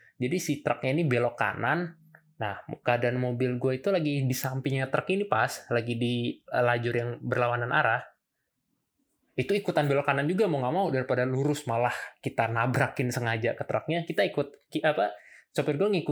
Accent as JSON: {"language": "Indonesian", "town": "Pasaman", "region": "West Sumatra", "country": "Indonesia", "lives_now": "Bekasi, Indonesia", "said": "walaupun di daerah gue di Pasaman nggak terlalu, dampaknya nggak terlalu besar sih dari gempa itu."}